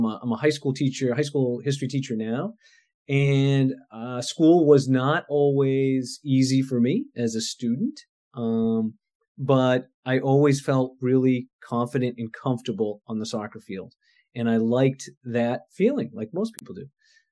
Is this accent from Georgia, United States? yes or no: no; Danvers, Massachusetts, United States; I'm a local kid. I grew up on the North Shore. I grew up in Danvers, a product of Danvers youth soccer, for sure.